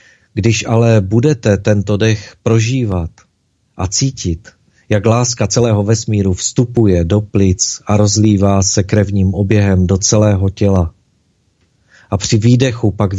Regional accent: Ostrava, Moravian-Silesian Region, Czechia; U nás na Ostravě jsme říkali bo bagr. Tuhle odpověď si pamatuju z dětství

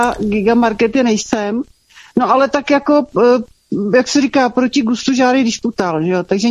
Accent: Prague, Czechia; já jsem z Prahy

